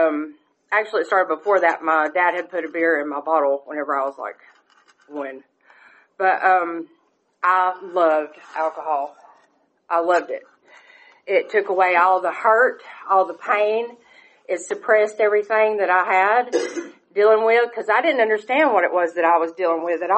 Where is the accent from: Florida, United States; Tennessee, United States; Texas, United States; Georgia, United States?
Georgia, United States; LJ; also born or lived in Dalton; I was born in Dalton, Georgia. I grew up in LJ. That's still where I live now.